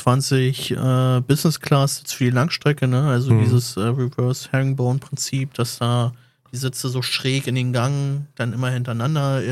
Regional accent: Berlin, Germany; Natürlich als Berliner.

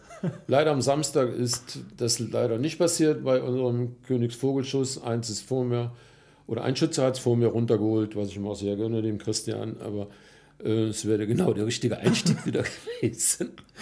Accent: Wevelinghoven, North Rhine-Westphalia, Germany; Hier ist meine Heimat und wir wohnen seit über 40 Jahren hier in Wevelnghofen

